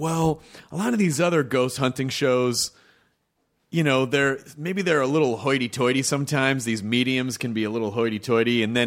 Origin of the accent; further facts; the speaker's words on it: Tennessee, United States; a handful of rednecks in Tennessee, my home state.